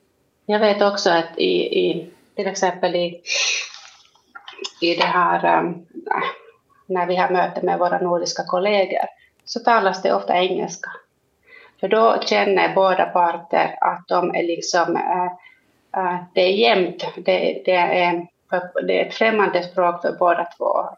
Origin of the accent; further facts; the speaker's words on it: Lapland, Finland; från min synpunkt som är helt finländsk. Alltså jag kommer från Tornedalen och fast det är nära Sverige.